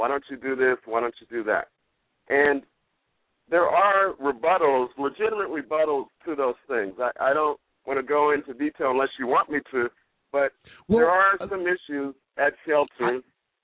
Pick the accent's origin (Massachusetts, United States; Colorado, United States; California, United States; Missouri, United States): California, United States; Los Angeles; And me being born and raised in Los Angeles, I just felt the need to take it upon myself and do something about this environment